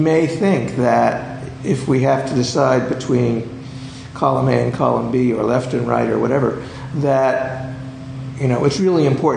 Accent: Pittsburgh, Pennsylvania, United States; when my Pirates, I grew up in Pittsburgh, beat the Yankees.

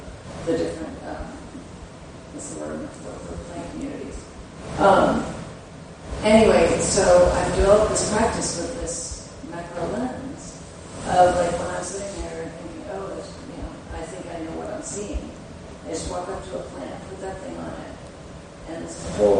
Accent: California, United States; So I came from California and everything was, like, spectacular, big mountains and ocean and kind of beauty with a capital B. And I moved here

